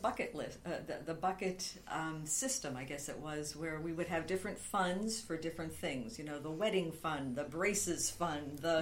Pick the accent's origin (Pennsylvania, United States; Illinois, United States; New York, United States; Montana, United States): Pennsylvania, United States; Pittsburgh; I was born and raised in Pittsburgh, avid Steeler fan.